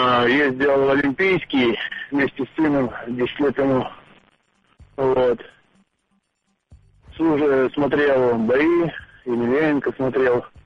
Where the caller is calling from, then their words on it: Saint Petersburg, Russia; я из Санкт-Петербурга.